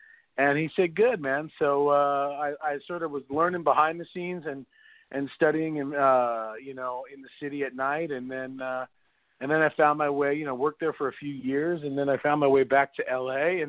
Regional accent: Laguna Beach, California, United States; also born or lived in Brooklyn; I was born in Brooklyn, and my dad started getting successful, and so we moved out to California right around 7-8, right in that area. So I moved from Brooklyn to Laguna Beach, California, if you can imagine that move.

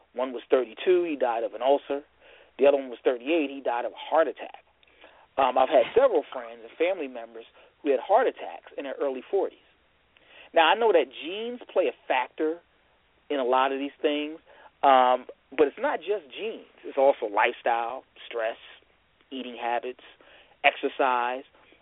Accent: Michigan, United States

